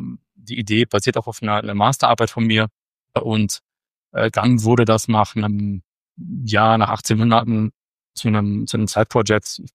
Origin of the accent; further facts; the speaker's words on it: Cologne, North Rhine-Westphalia, Germany; born there; Ich bin gebürtiger Kölner, vom Hintergrund her Informatiker.